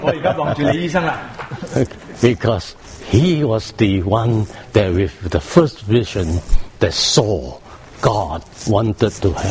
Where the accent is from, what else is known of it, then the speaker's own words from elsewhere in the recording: Malaysia; I come from Malaysia.